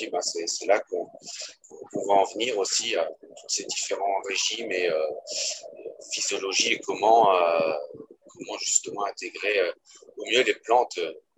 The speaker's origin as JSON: {"language": "French", "town": "Thionville", "region": "Grand Est", "country": "France", "tie": "born or raised there", "also_born_or_lived": "Île-de-France", "lives_now": "Nantes, France", "said": "j'habite désormais sur Nantes. Je suis originaire, comme de Guillaume, de Thionville. Ensuite, j'ai fait un petit intermède de 8 ans en région parisienne"}